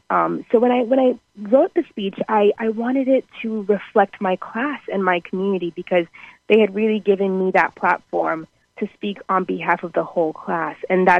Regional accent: Ghana; also born or lived in United Kingdom; So I was born in the United Kingdom, and then my family actually moved to Ghana, where we were originally from. So I grew up in Ghana with my aunts and my uncles and my family there.

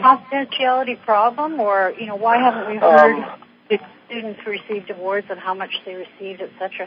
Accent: Prince Rupert, British Columbia, Canada; I'm from Prince Rupert, the Northwest Métis Association president.

